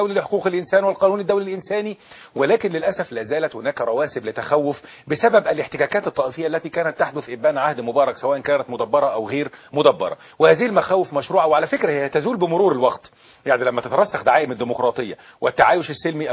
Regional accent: Egypt; للأسف عندنا في مصر هناك تعجل لقطف ثمار الثورة

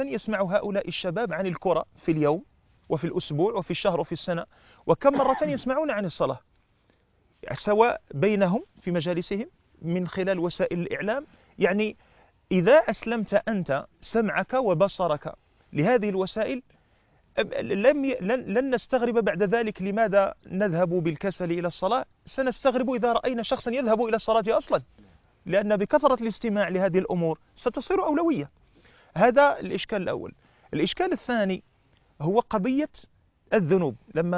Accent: Morocco; ثم بعد ذلك عندنا في المغرب يرجعون إلى الطعام

